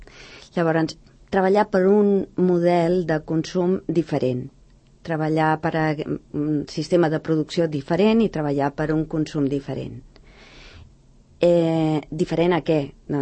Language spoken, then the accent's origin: Catalan; Sant Cugat del Vallès, Catalonia, Spain; born there; Cadascú, doncs, té la seva població de naixement, en aquest cas jo mateixa, que sóc de Sant Cugat